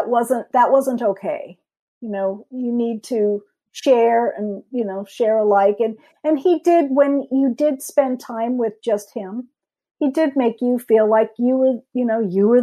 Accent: Minnesota, United States; I grew up in Minnesota, and my father and mom had, African-American friends that would come over for dinner

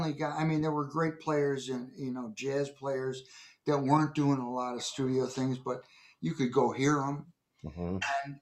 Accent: New York, United States; I was from New York, and Gary Katz heard that I was out there and hired me to come in and play this thing.

